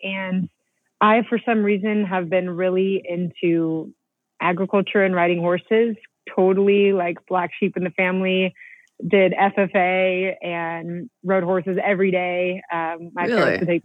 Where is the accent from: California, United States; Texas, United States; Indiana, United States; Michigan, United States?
California, United States; Modesto; So I grew up in Modesto, California, in the proper suburbs. my mom still lives there.